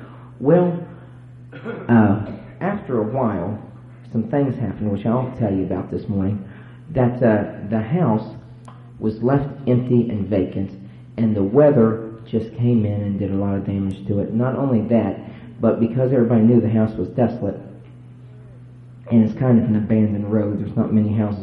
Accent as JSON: {"language": "English", "town": "Blanchester", "region": "Ohio", "country": "United States", "tie": "born or raised there", "said": "Well, I grew up out near Blanchester, Ohio, through most of my life, and my mom and dad's little farm there"}